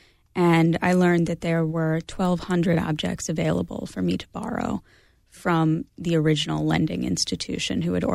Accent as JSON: {"language": "English", "town": "Pittsburgh", "region": "Pennsylvania", "country": "United States", "said": "I met Graham. I'm actually from Pittsburgh, and that's where I met Graham."}